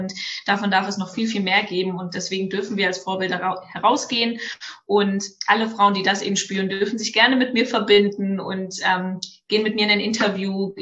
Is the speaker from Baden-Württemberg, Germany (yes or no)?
no; North Rhine-Westphalia, Germany; Wir gehen mal in das Jahr 1993, als ich geboren wurde in Nordrhein-Westfalen als kleines, aufgewecktes, lebensfrohes Mädchen. Und ja, es war für mich so Dorfleben immer total schön.